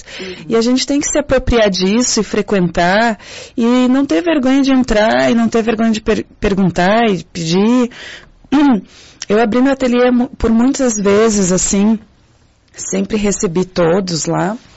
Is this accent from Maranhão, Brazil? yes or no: no; Rio Pardo, Rio Grande do Sul, Brazil; Eu sou de Rio Pardo.